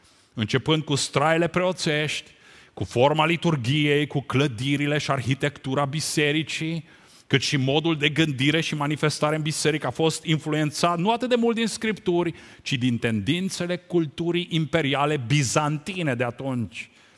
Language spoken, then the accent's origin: Romanian; Romania; Noi suntem români și ne mândrim cu asta.